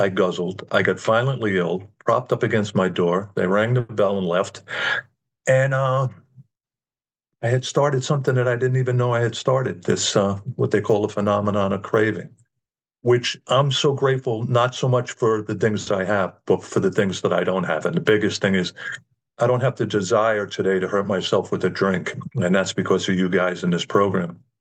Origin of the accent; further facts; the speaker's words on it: Bronx, New York, United States; I'm a bum from the Bronx who got sober by with the nice people who took me in.